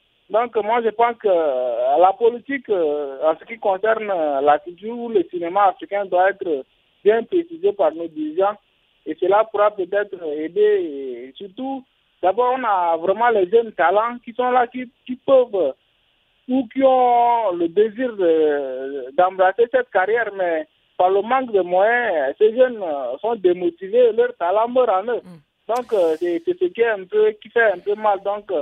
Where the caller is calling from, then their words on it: Beboto, Logone Oriental, Chad; Je suis à Beboto, vers le sud du Tchad.